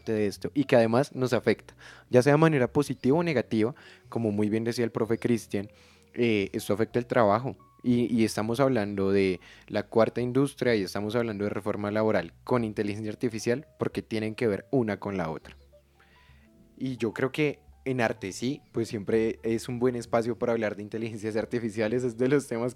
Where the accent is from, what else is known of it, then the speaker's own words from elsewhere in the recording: Colombia; Nosotros como colombianos siempre lo pensemos o no, nos vemos muy tercermundistas.